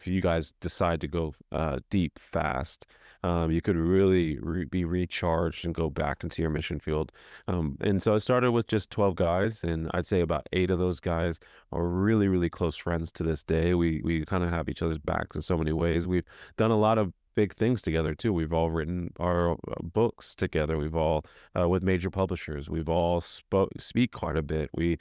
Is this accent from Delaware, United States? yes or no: no; Dallas, Texas, United States; moved away as an adult; now in Nashville, United States; Yeah, I grew up in Dallas, and 3 years ago got married, and a couple weeks after that moved to Nashville, Tennessee